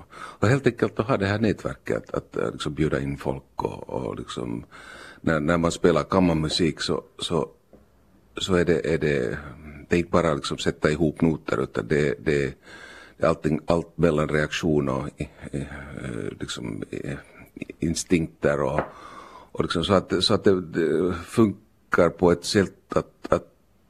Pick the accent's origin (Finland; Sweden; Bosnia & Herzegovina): Finland; Helsinki, Uusimaa; Det är ju min link hit, jag är själv uppväxt i Helsingfors sen när pappa. Pappa började jobba i Helsingfors och det där.